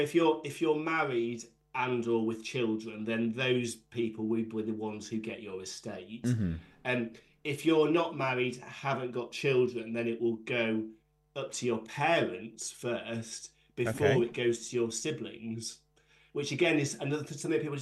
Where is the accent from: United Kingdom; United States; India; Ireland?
United Kingdom; The problem is, we're British. We don't like talking about these things.